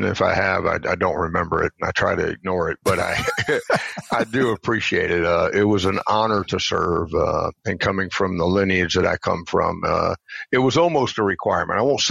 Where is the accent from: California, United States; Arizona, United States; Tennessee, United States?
Tennessee, United States; Millington; born there; But we grew up all over the place. I was born in Tennessee.